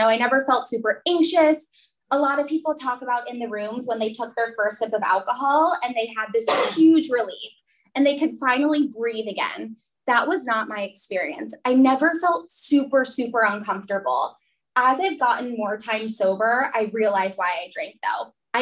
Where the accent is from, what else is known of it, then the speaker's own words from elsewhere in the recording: Rockville, Maryland, United States; So in high school, I grew up in Rockville, Maryland. I don't know if you guys know it probably.